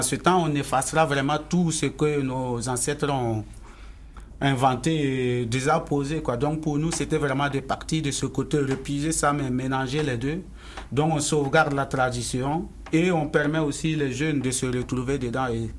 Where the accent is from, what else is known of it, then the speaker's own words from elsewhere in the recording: Côte d’Ivoire; born there; je suis né en Côte d'Ivoire, mais mes parents sont d'origine burkinabé. Donc, ouais. Donc j'ai la nationalité burkinabé. Mais bon, voilà, ça fait que j'ai les deux nationalités, en fait.